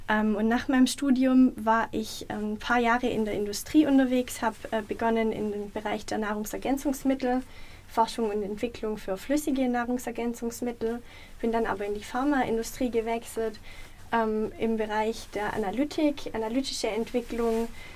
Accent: Abtsgmünd, Baden-Württemberg, Germany; Also ich komme aus Abtsgmünd, das ist in der Nähe von Aalen, eine kleine Gemeinde. Habe in Stuttgart, in Hohenheim, an der Uni Hohenheim Ernährungswissenschaften studiert

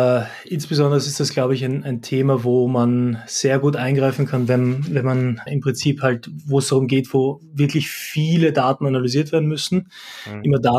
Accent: Austria; moved away as an adult; now in Germany; Man hört es vielleicht an meinem Akzent, ich bin Österreicher, bin mittlerweile doch seit knapp 7 Jahren eigentlich in Deutschland

